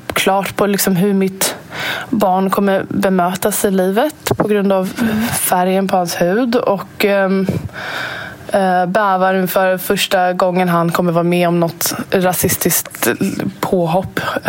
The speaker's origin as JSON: {"language": "Swedish", "country": "Sweden", "tie": "born or raised there", "said": "jag är född och uppvuxen här i Sverige. Jag har språket"}